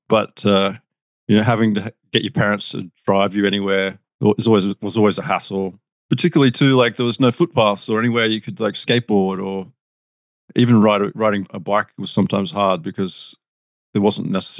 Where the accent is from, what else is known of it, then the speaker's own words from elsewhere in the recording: Mullaney, Queensland, Australia; now in Melbourne, Australia; So I was born in Australia, up in Queensland, in a place called Mullaney, which is about an hour north of Brisbane. It's a regional kind of town. So kind of grew up in the country.